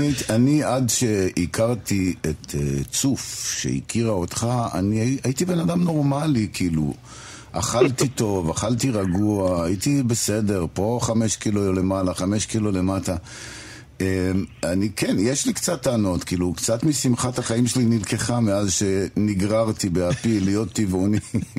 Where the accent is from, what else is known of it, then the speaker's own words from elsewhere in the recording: Bnei Brak, Tel Aviv District, Israel; אני בתור ילד, באופן מפתיע, גדלתי בבני ברק.